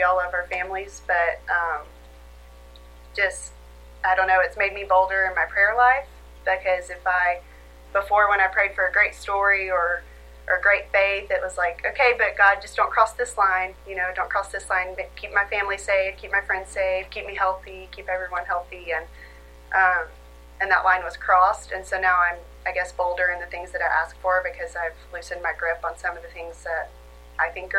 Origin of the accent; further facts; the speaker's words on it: Alabama, United States; now in Fort Worth, United States; I'm from Alabama. I just graduated from Harding last May, and I moved here to Fort Worth in August to start graduate school at TCU.